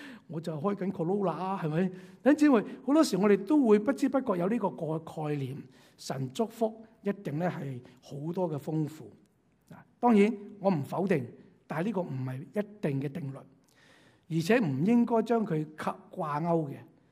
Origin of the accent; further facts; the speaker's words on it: China; 我们中国人有一句话嘛，是形于内